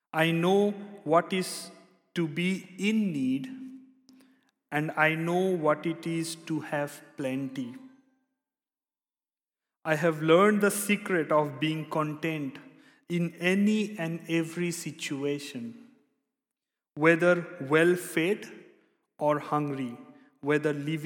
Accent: India; I'm from India and we use a lot of spices in our food.

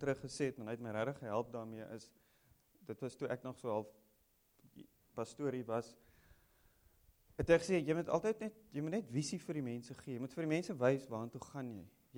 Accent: Windhoek, Khomas, Namibia; moved away as an adult; Van waar ek kom, ek groot geword in Windhoek, was ek in, op universiteit

